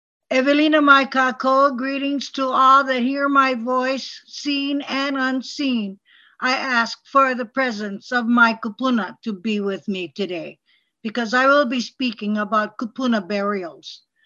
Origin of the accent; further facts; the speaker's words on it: Kealia, Hawaii, United States; I was born 82 years ago, awesome years ago, and I was raised in the Ahupua of Kealia Mokupuni o Kauai.